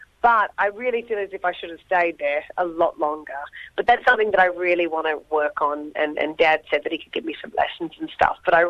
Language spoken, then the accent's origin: English; Australia; when you work in Australia, you go, oh, I'm Australian. And I go, I'm really lucky because I'm Australian